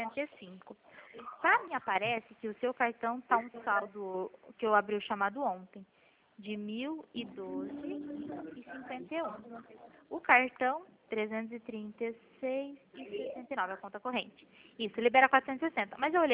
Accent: Pirassununga, São Paulo, Brazil; Ah, tá, é que eu sou de Pirassununga.

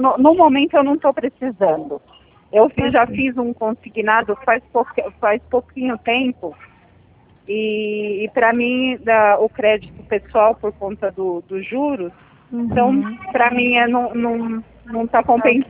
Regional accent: Socorro, São Paulo, Brazil; Eu sou aqui de Socorro, interior de São Paulo.

